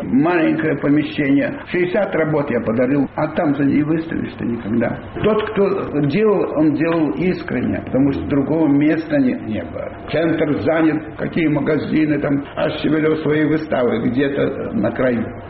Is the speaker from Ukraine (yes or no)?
no; Belarus; Мы белорусы, у нас есть родина.